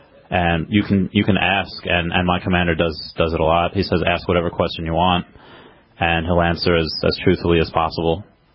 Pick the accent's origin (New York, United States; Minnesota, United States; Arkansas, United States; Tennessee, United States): New York, United States; also born or lived in Peru; Well, I'm born in Peru, raised mostly in New York.